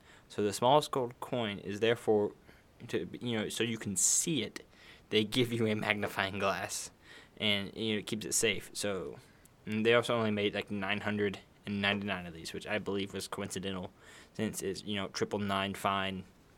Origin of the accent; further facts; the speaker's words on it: the South, United States; I'm from the South. Everything's food.